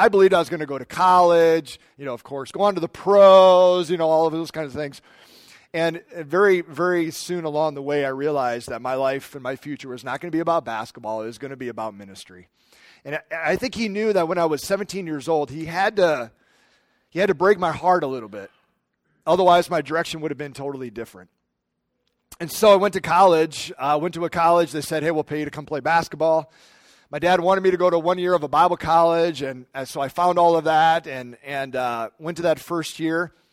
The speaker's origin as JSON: {"language": "English", "region": "Midwest", "country": "United States", "tie": "born or raised there", "said": "growing up in the Midwest and all of that, that when I got to Albania and I saw another side of life"}